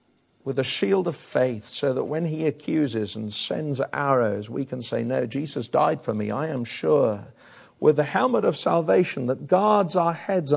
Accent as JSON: {"language": "English", "region": "Wales", "country": "United Kingdom", "said": "Now, being a Welshman, not an Englishman, it kind of passed me"}